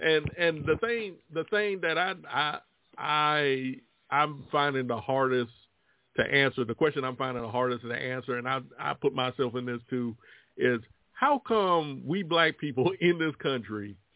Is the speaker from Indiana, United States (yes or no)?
no; Virginia, United States; born there; I'm an American citizen. I was born in Virginia.